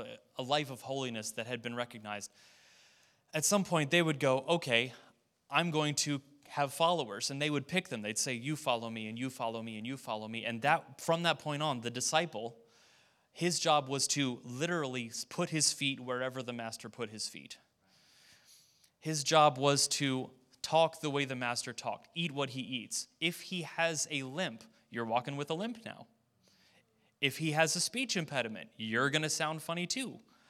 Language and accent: English; Hampton Roads, Virginia, United States; I don't know if this is a sixth sense that you just develop growing up in Hampton Roads